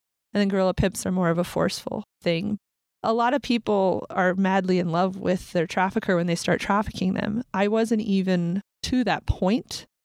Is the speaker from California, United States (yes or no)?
yes; California, United States; which was not a really big deal growing up in Humboldt County